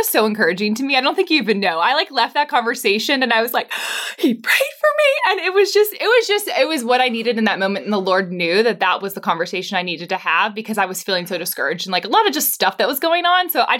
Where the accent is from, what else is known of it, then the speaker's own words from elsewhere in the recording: Pittsburgh, Pennsylvania, United States; I'm from Pittsburgh.